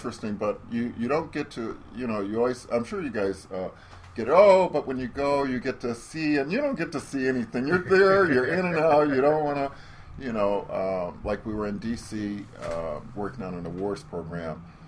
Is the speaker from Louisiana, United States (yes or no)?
no; Michigan, United States; short version is I'm originally from Michigan.